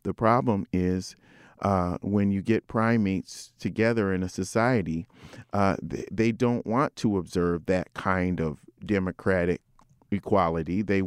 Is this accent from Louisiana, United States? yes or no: no; Minot, North Dakota, United States; born there